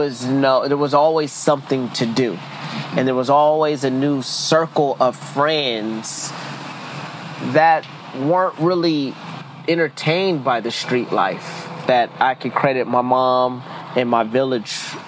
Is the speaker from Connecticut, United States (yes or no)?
no; San Diego, California, United States; You know, growing up in San Diego, gun violence, especially, and I'm a 1979 baby, but I guess you can throw that into the 1980s, baby.